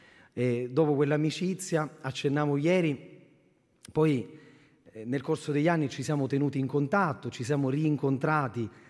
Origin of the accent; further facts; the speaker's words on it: Catania, Sicily, Italy; Dicevo ieri che da catanese, paradossalmente, non ero mai stato a Reggio Calabria